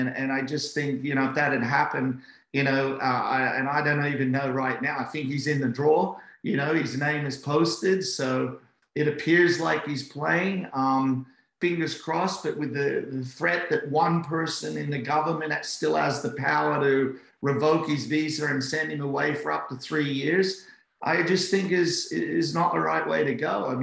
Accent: Australia; But what kind of saddened me as an Aussie, right, was, you know, Australia's like one of the friendliest and most welcoming places in the world.

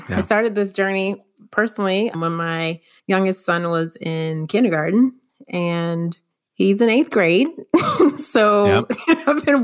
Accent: Miami, Florida, United States; I'm originally from Miami, Florida

